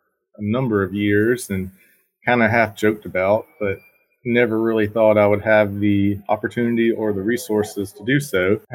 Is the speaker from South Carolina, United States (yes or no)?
yes; Barnwell, South Carolina, United States; Growing up in Barnwell, it's a small community, and I didn't truly appreciate it as much as I do now growing up.